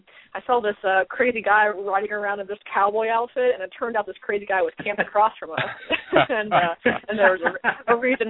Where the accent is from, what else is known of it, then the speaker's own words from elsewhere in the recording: Myrtle Beach, South Carolina, United States; I'm from Myrtle Beach, South Carolina.